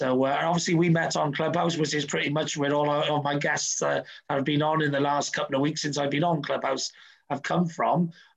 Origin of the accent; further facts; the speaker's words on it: Wales, United Kingdom; I'm a mad, passionate Welsh sports fan and just Wales fan.